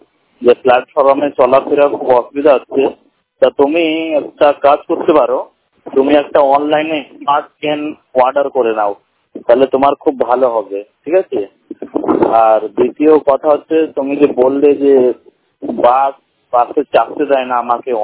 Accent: Allahabad, Uttar Pradesh, India; আমার বাড়ি হলো ইলাহাবাদ।

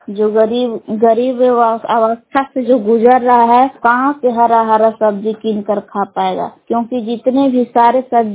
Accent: Bihar, India; ग्राम बलाम जिला कैमूर भभुआ के निवासी हूँ।

